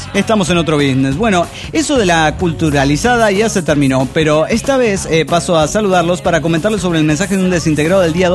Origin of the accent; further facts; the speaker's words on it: Barranqueras, Chaco, Argentina; de Barranqueras, Argentina.